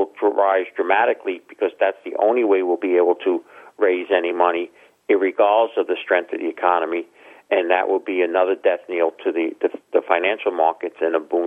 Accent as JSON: {"language": "English", "country": "United States", "said": "I have advocated, and as I've told others as an American"}